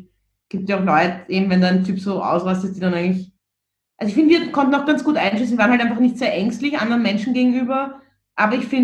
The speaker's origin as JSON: {"language": "German", "region": "Vienna", "country": "Austria", "tie": "born or raised there", "said": "mit dem man irgendwie so aufgewachsen ist in Wien"}